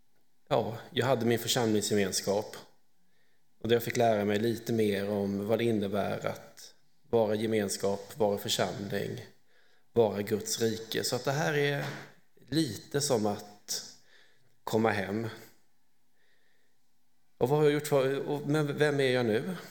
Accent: Korsberga, Jönköping County, Sweden; Är från, eller åtminstone uppväxt, i Korsberga. På ett sätt brukar jag säga att jag är född och uppvuxen i Korsberga.

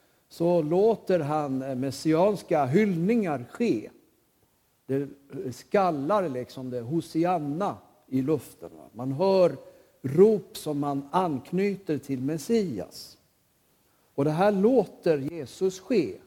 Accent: Ljungby, Kronoberg County, Sweden; Jag kommer från Ljungby. Och det ligger ju en bit bort.

